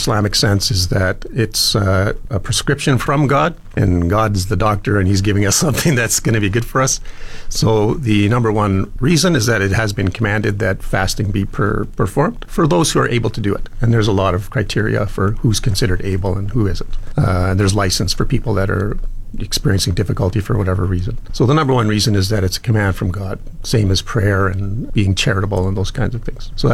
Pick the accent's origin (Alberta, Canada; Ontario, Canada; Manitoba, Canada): Alberta, Canada; Edmonton; now in Fort McMurray, Canada; I was born and raised in Edmonton. I worked as a teacher there in a private school for a few years, and then saw some opportunities here.